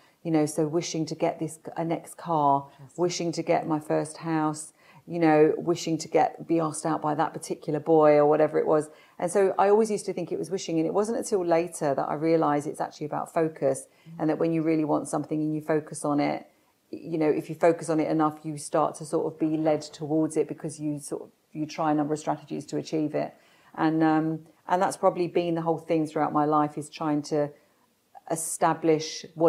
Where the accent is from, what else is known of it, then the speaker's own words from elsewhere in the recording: London, United Kingdom; born there; I was born in South London and to a normal family.